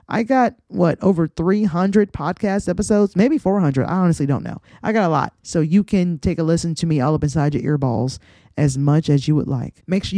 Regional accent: Georgia, United States; I grew up in Clayton County. I went to Clayton County high school, middle school. You know what I'm saying? I still currently live in Clayton County.

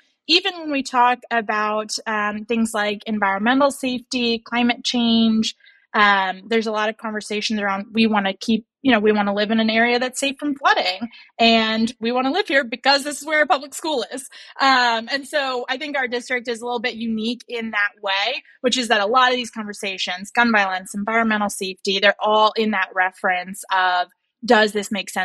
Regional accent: Midwest, United States; now in Seminole County, United States; You know, growing up in the Midwest, you're really surrounded by that kind of agriculture, and you're always kind of thinking about where food production is coming and going.

